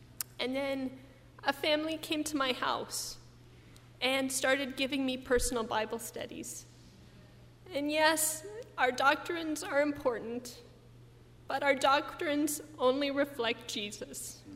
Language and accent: English; Colorado, United States; Growing up, I grew up in Colorado.